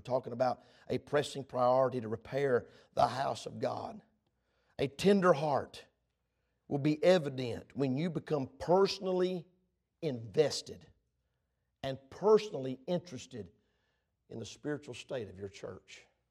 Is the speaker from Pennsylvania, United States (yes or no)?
no; Georgia, United States; And I'm from Georgia. Me and my wife both from Georgia. I know y'all, I'm not from Baltimore. I know y'all didn't figure that out. I ain't from Baltimore. I'm born in South, deep South Georgia.